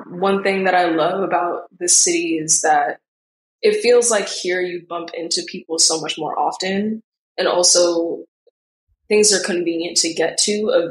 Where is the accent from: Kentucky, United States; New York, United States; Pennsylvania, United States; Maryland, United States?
New York, United States; New York City; When I was younger, I don't think I truly understood how big the city was. But as I grew in high school, I think I came to understand the mentality.